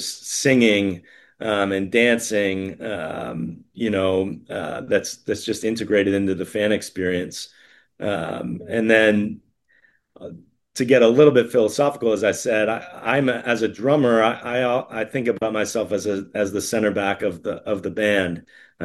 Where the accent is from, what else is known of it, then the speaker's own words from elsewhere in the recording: Connecticut, United States; I grew up in Connecticut, and so was also interested in experiencing a different part of the country.